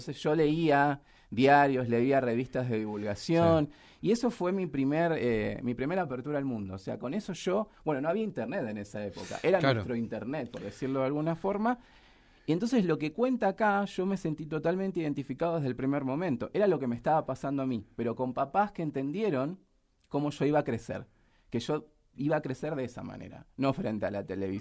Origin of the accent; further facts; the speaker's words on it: Rosario, Santa Fe, Argentina; yo soy de Rosario